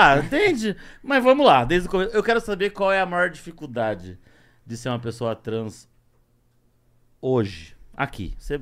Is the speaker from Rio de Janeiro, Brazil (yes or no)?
no; São Paulo, Brazil; Eu tô há 10 anos aqui, eu sou paulista.